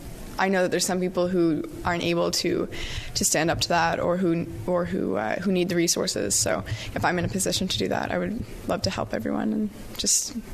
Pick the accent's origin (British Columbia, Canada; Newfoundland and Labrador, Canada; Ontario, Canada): Newfoundland and Labrador, Canada; I grew up here in Newfoundland. I was born at West, but we moved here when I was young